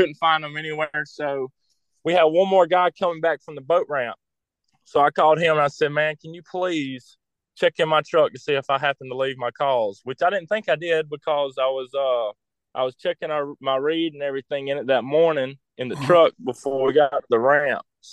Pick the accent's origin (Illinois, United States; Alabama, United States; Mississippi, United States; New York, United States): Mississippi, United States; Magee; I was raised in McGee, Mississippi, and I've been duck hunting per se for probably around 10-12 years